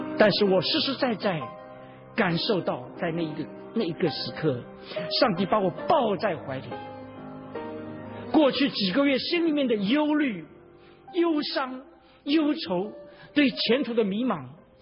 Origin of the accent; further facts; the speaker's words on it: China; moved away as an adult; 我想说，我在这个长城的背后出生长大工作，如今好像一只鸟从笼子里面飞出来了